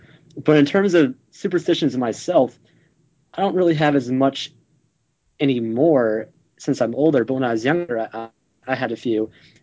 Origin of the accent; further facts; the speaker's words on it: Louisiana, United States; So, you know, I'm from Louisiana, and they won the Super Bowl back in 2009, 2010